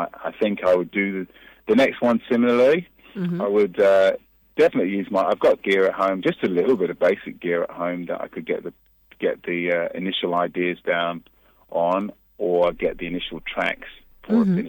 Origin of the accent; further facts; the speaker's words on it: England, United Kingdom; also born or lived in Gibraltar; now in Australia; I've got Jamaican parents. I was raised in England. I was born in Gibraltar, which is just off the coast of Spain, the Rock of Gibraltar. And I'm married to an Australian now and been living in Australia for, the last 20 years.